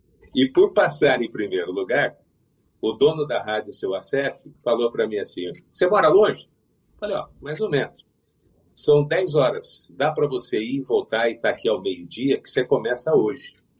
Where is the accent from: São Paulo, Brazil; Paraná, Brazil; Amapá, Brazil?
São Paulo, Brazil; Araras; Como eu morava lá em Araras e fui criado lá